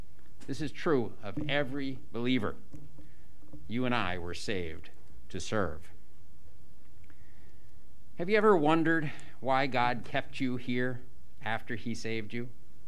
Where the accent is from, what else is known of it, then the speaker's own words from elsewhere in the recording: United States; now in Hong Kong; I'm an American. I have a beautiful Korean wife.